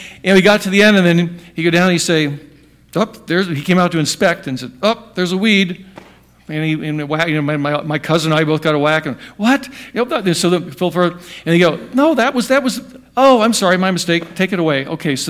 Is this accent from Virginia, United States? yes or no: yes; Hampton, Virginia, United States; we happened to go to Southern Virginia, down right near Norfolk, Hampton, Virginia, where my hometown at that time was.